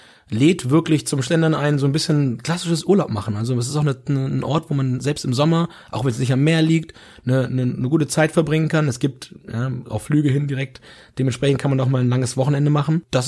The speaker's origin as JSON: {"language": "German", "country": "Germany", "said": "Ja, und ich denke, gerade wir als Deutsche sollten die Möglichkeit, wenn wir sie haben, nutzen, uns das anzuschauen"}